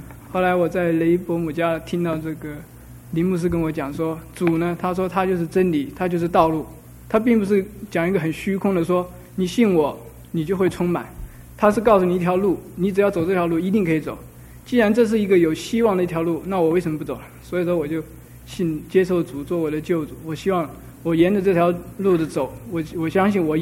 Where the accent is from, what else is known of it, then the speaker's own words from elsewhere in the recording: Taiwan; now in United States; 就好像说我已经刚只有在台湾生活，我的圈子只有台湾那么大，我现在来到美国，